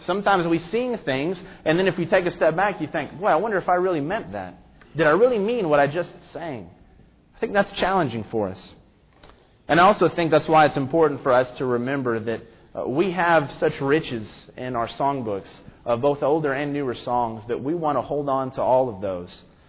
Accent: Germantown, United States; I can remember a woman when I was growing up in Germantown talking to us about what it was like.

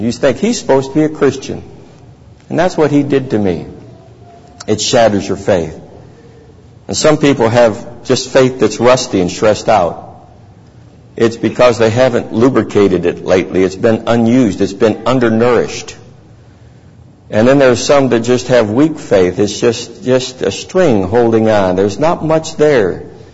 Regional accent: Detroit, Michigan, United States; Said, it's not from Memphis. I grew up in Detroit. So we have chains. We know what chains are.

